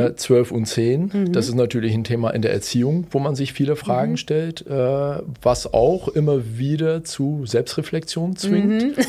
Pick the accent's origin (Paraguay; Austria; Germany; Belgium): Belgium; wo ich herkomme, also aus Belgien